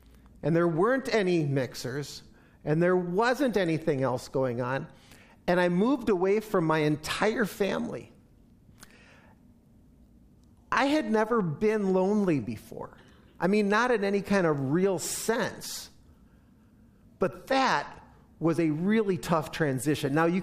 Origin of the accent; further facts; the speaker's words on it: New Rockford, North Dakota, United States; moved away as an adult; also born or lived in Milwaukee, Wisconsin; And then came the day for me to leave home. And I moved from New Rockford, North Dakota to Milwaukee, Wisconsin to go to college.